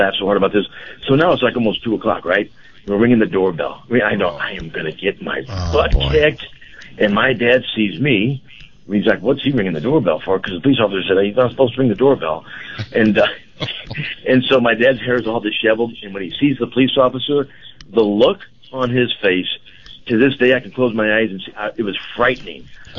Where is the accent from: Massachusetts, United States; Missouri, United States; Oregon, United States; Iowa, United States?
Missouri, United States; Normandy; she grew up in Ferguson, and I grew up in Normandy.